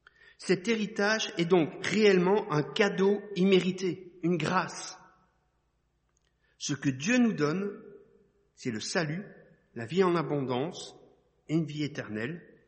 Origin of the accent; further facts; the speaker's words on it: Liège, Wallonia, Belgium; Je suis originaire de Liège et j'y suis retourné pour une occasion particulière.